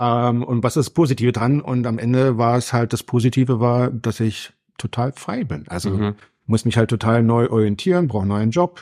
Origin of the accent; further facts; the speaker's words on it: East Germany, Germany; born there; Ich komme geboren im Osten, und von daher war das einfach mal so ein Reiz, auch mal im Ausland zu arbeiten.